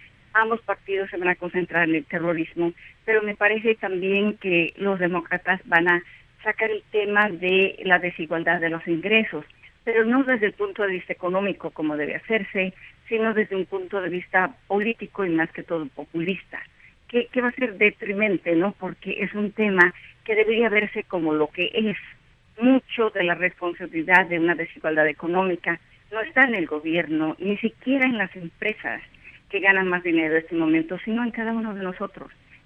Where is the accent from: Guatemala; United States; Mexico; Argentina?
United States; Y también como profesional, y bueno, como americana